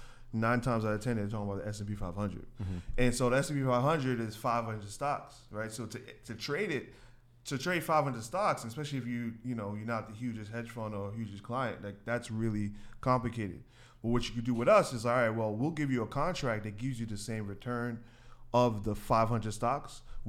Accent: Queens, New York, United States; I grew up in Queens. Born in Queens, New York, attended college at Brew College in New York

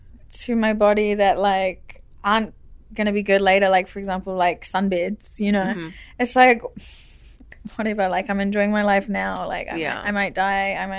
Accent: New Zealand; So I grew up in New Zealand. Mm-hmm. In like a small town.

